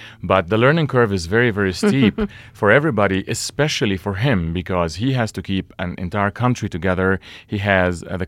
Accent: Colorado, United States; It's wonderful for me to be back in my home state in Colorado to work with all these wonderful people.

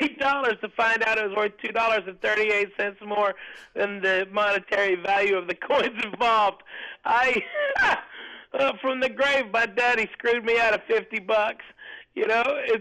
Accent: Arkansas, United States; or growing up in Arkansas, you know, a glorious kid in the 80s, the white trash.

